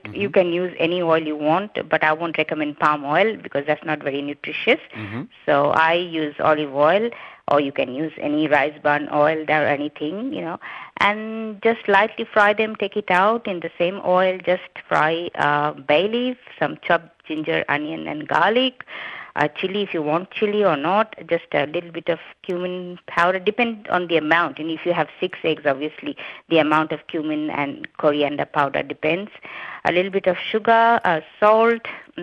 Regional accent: India; Being an Indian, I've got a lot of guests.

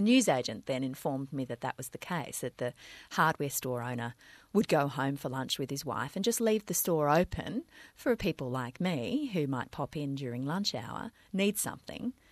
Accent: Sydney, New South Wales, Australia; You know, he knew I was the Sheila from Sydney who'd come to live on Stu's farm.

